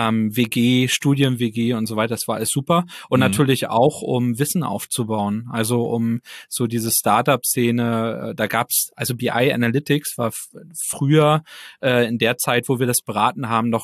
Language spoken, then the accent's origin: German; Neubrandenburg, Mecklenburg-Vorpommern, Germany; Ja, also ich bin gebürtiger Neubrandenburger, also von daher Kind aus Mecklenburg-Vorpommern auf jeden Fall. Bin dann zum Studieren nach Berlin gegangen